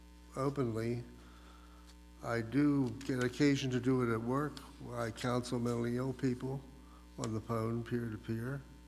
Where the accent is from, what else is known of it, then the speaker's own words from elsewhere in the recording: Gray, Pennsylvania, United States; I was born on October 1st, 1951, shortly after midnight, to … was raised in a Christian home.